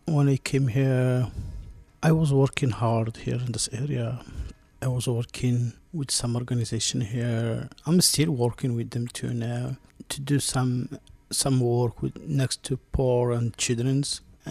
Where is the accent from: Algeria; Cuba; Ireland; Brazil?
Algeria; also born or lived in United States; now in Canada; I came from U.S. Before that, I came from Algeria to U.S., U.S. to Canada.